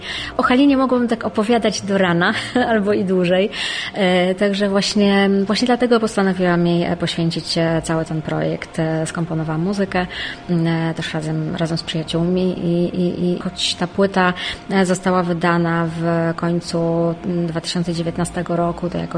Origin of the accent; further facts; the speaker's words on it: Lubliniec, Silesian Voivodeship, Poland; Ja pochodzę z Lublińca, także to jest niedaleko Wielunia